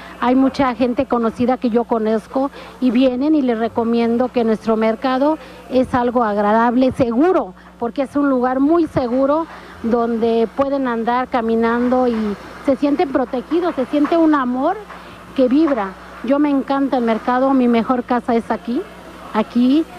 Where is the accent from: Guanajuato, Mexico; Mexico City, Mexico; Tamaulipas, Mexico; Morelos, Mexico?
Morelos, Mexico; Chamilpa; Y pues soy de Chamilpa y aquí es una familia, ¿no?